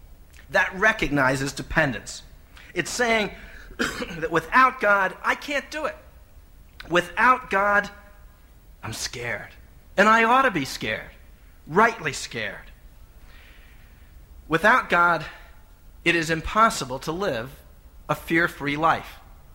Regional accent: Minnesota, United States; when they hear that I'm from Minnesota

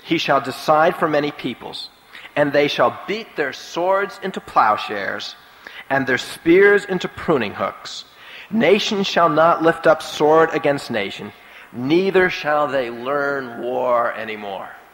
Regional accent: New York, United States; as a youngster growing up outside New York City, it seems to me that almost every year we took a field trip to New York City

